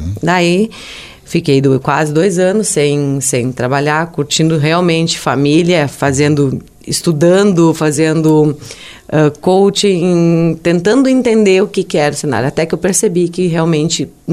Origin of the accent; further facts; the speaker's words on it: Lajeado, Rio Grande do Sul, Brazil; also born or lived in Arroio do Meio; Eu sou natural de Lajeado. Lajeado mesmo. Mas morei, meu carinho também muito grande é para Arroio do Meio.